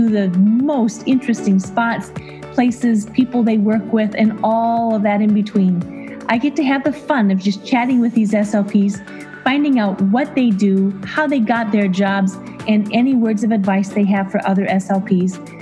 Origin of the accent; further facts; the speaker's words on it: Minnesota, United States; I'm from Minnesota. Yeah. Lakes and trees.